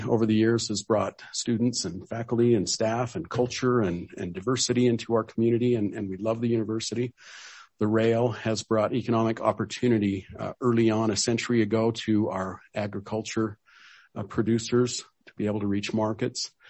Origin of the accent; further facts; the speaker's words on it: Cedar City, Utah, United States; And growing up in Cedar City, I saw that happen.